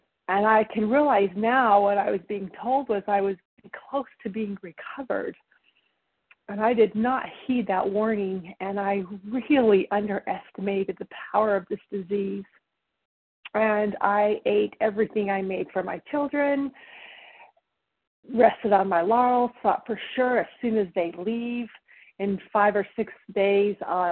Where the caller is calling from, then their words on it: Idaho, United States; and I'm calling from Idaho.